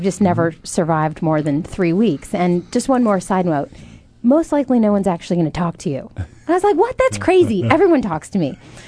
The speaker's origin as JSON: {"language": "English", "region": "Alaska", "country": "United States", "tie": "born or raised there", "said": "Now, growing up in Alaska and with my mother being completely sports retarded, clueless, I didn't know anything about anything"}